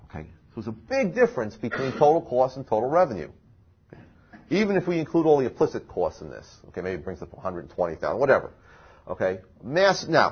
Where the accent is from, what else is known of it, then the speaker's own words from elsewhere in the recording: New Jersey, United States; You forget that my name ends in a vowel and I'm from New Jersey